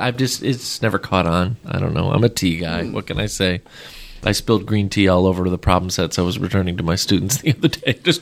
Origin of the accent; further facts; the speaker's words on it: Berkeley, Michigan, United States; my hometown, oh, Berkeley, Michigan.